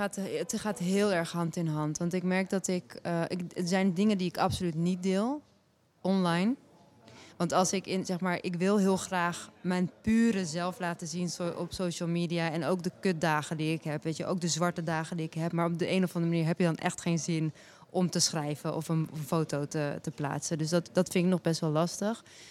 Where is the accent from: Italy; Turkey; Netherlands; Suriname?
Turkey; Ik ben een Turkse vrouw met een Alevi achtergrond.